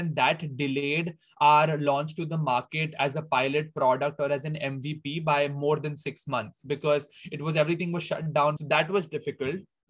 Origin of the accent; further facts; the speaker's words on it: New Delhi, Delhi, India; moved away as an adult; now in Hong Kong; I've been born and brought up in India. So for my first 18 years of life have been in India only. I come from New Delhi, India. Coming from a very middle class, typical family background